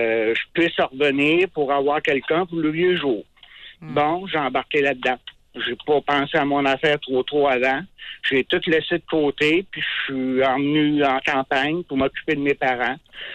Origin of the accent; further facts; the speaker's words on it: Quebec, Canada; moved away as an adult; À l'âge de 18 ans, je m'entendais pas du tout avec mon père. Je suis parti du Bas-Saint-Laurent pour m'en aller travailler en ville